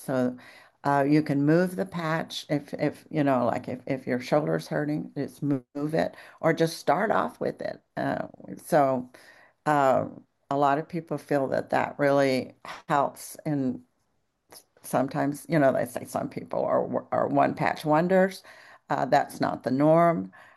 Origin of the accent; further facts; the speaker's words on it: Texas, United States; she lives just 30 miles from where I grew up in Texas.